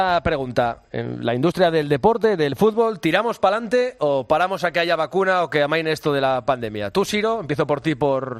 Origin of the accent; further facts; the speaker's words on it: Spain; me gustaría como español